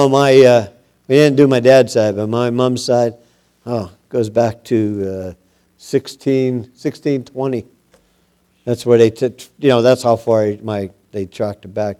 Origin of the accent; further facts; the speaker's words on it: Zurich, Switzerland; So I came from Zurich, Switzerland.